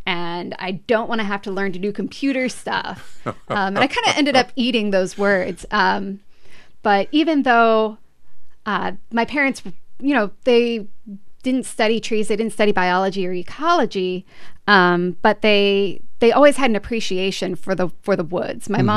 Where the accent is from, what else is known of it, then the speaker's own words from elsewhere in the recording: Appalachia, United States; I grew up in the Appalachians. My county is almost entirely national forest. The main employer of the region is a paper company.